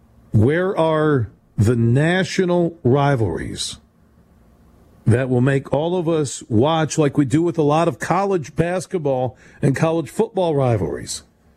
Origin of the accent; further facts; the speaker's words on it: Michigan, United States; I'm from Michigan. I left out Tommy the Hitman Hearns.